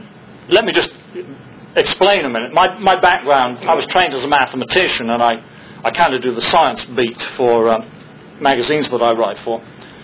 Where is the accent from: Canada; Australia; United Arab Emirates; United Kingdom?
United Kingdom; England; I can tell you from experience, that you get extra status points in the United States for being English.